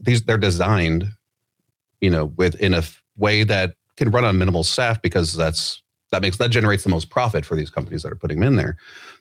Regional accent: Appleton, Wisconsin, United States; also born or lived in Texas; Well, I grew up in Appleton, lived in Texas for a while.

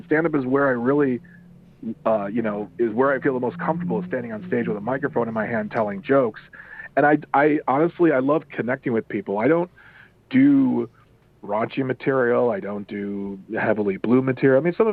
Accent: Waukesha, Wisconsin, United States; So I'm born and raised in Wisconsin. I was born in Waukesha.

